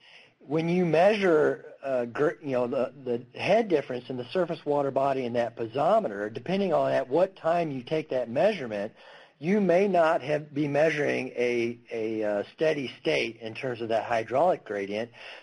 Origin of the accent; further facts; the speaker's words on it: Missouri, United States; Well, I'm from Missouri, the show me state.